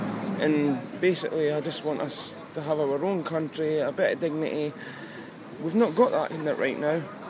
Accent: Selkirk, Scotland, United Kingdom; I'm born and raised in Selkirk.

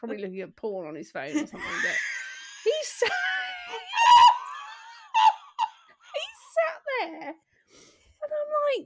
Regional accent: United Kingdom; You know, that's such a, we are so British in that way.

